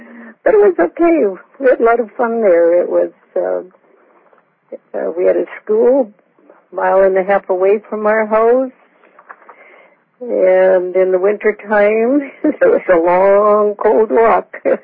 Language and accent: English; Gun, Alberta, Canada; born there; No, I was born in Alberta in a small town named of Gun. Gun, Alberta. It was just a village, I guess you could call it.